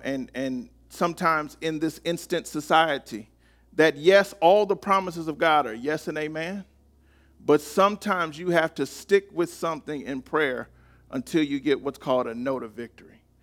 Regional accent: Detroit, Michigan, United States; born there; born in Detroit, I don't get a chance to see a lot of banners raised

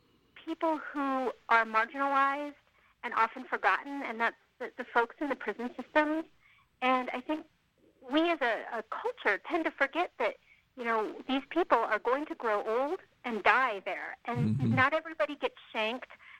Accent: Colorado Springs, Colorado, United States; I grew up in this area, so many school trips to the top of Pikes Peak.

